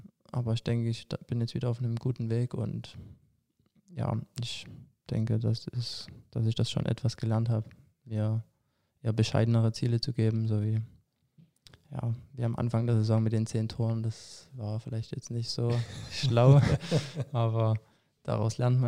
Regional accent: Chemnitz, Saxony, Germany; ich denke auch als Chemnitzer, wenn man dann zu Aue geht, das ist nicht immer so von Vorteil.

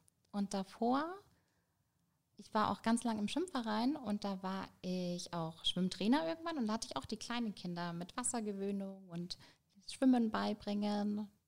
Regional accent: Munich, Bavaria, Germany; Ich bin in München zur Schule gegangen, habe hier mein Abitur gemacht

